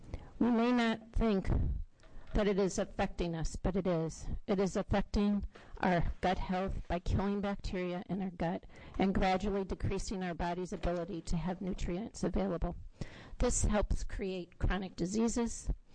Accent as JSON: {"language": "English", "town": "Ashland", "region": "Oregon", "country": "United States", "said": "I'm from Ashland, Oregon, and a healthcare professional."}